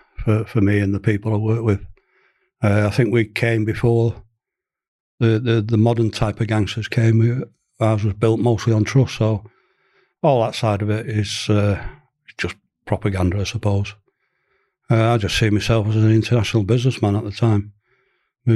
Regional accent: Manchester, North West England, United Kingdom; I'm a Mancunian, born and bred

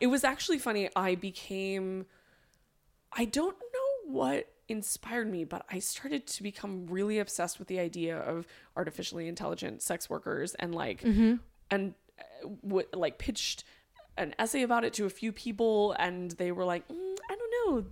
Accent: California, United States; I grew up in California, so it was quite easy for us to get to Vegas

